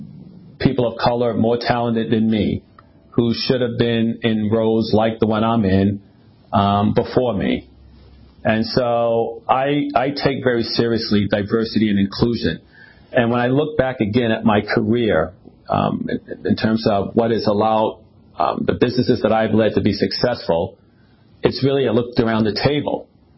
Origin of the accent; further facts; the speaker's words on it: Boston, Massachusetts, United States; I used to, you know, back in the day, I grew up in Boston.